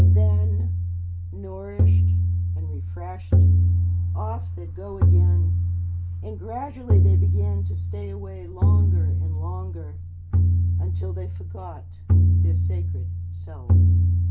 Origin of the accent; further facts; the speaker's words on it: Cambridge, Massachusetts, United States; born there; In this life, I was born on the East Coast in Cambridge, Massachusetts in 1942.